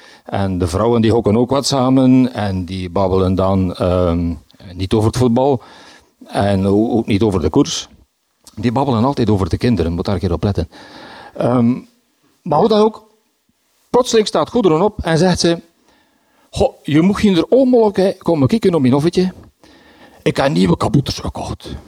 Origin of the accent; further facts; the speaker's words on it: Bruges, West Flanders, Belgium; Ik ben van Brugge. Ik woon in de Sint-Hubertuslaan.